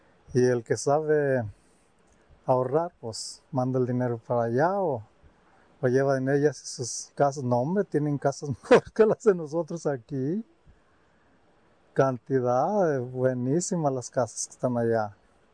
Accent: Purísima del Rincón, Guanajuato, Mexico; Purísima de Rincón, Guanajuato.

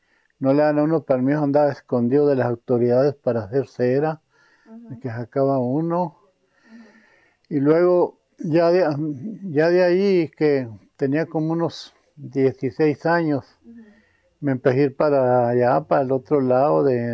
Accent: Cuchillo Parado, Chihuahua, Mexico; born there; 6 de junio de 1934, en el municipio de Coyame, nomás que yo nací en Cuchillo Parado.

